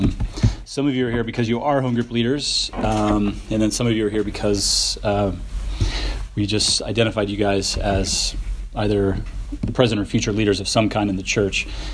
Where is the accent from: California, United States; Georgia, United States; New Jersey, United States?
Georgia, United States; Atlanta; about a quarter mile away from where I grew up in Atlanta.